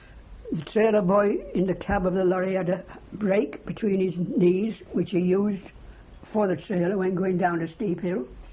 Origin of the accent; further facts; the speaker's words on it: Sheffield, Yorkshire and the Humber, United Kingdom; born there; I was born in Sheffield, Yorkshire, 26th of March, 1921.